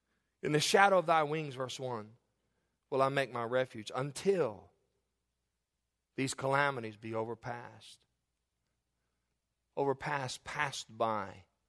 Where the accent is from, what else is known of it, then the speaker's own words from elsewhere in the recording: Kentucky, United States; Growing up in Kentucky, my little grandmother had a lot of chickens.